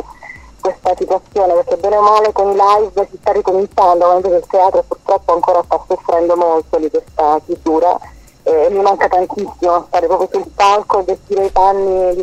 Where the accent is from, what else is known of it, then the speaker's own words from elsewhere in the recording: Calabria, Italy; ieri sono stata in Calabria, nella mia terra